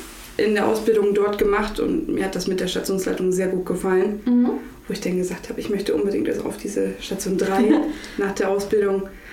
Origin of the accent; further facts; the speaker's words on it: Butjadingen, Lower Saxony, Germany; Ich arbeite auf der Intensivstation und ich komme aus Budjadingen.